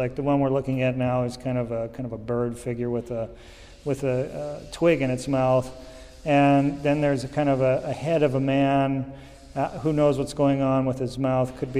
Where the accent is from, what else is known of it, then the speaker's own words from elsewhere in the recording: Montana, United States; I grew up in Montana, and there was the Blackfeet there.